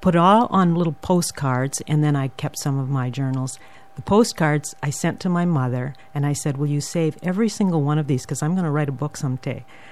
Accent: Canada; I feel I'm Canadian, or North America, and now this is my home.

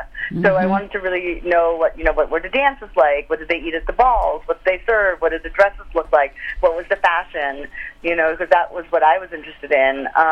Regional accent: Philippines; English is a second language; now in United States; I'm an immigrant. I came here, you know, my family wanted a better life. And, you know, if you had told me growing up in the Philippines

